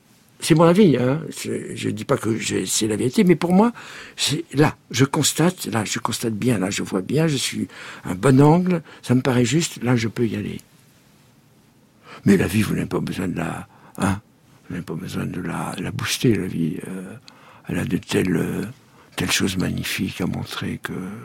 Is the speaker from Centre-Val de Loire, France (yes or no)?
yes; Vendôme, Centre-Val de Loire, France; À Vendôme, ma ville natale